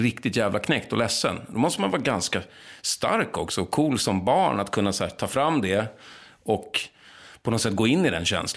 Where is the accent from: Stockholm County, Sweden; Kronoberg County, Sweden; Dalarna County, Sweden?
Stockholm County, Sweden; Lidingö; Jag var från Lidingö, lite så här övre medelklassunge. Och som hade väl lite så här Lidingöin kanske och pratade lite så liksom.